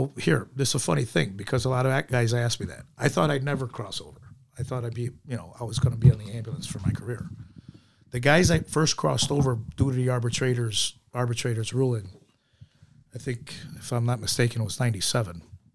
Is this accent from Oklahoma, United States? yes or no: no; Chicago, Illinois, United States; Yeah, we grew up in Humboldt Park, and then I had hand issues.